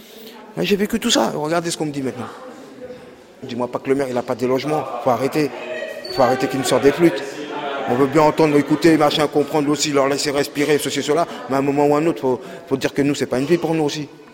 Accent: La Courneuve, Île-de-France, France; now in Saint-Denis, France; Avant, j'étais à la Courneuve. J'ai grandi à la Courneuve, j'ai tout fait à la Courneuve.

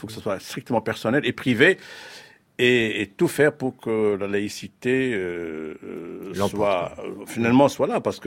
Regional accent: Morocco

